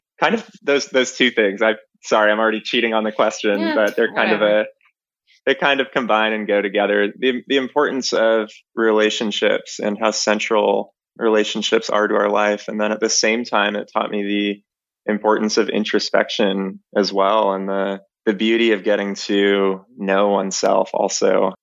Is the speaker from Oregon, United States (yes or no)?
yes; Portland, Oregon, United States; I was a big Blazers fan. I grew up in Portland, Oregon.